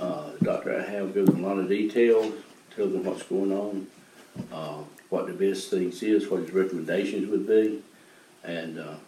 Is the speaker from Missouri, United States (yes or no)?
no; Elm City, North Carolina, United States; also born or lived in Wilson; I am from Wilson, North Carolina. I grew up in Elm City. … they sharecropped